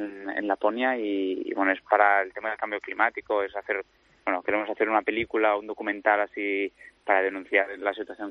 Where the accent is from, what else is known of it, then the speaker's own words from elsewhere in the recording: Barcelona, Catalonia, Spain; yo soy de Barcelona, voy al campo del Barça a ver partidos